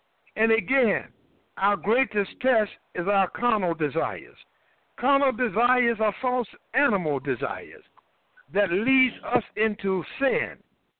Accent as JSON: {"language": "English", "region": "the South", "country": "United States", "said": "You know, I worked on the farm. I'm from the South."}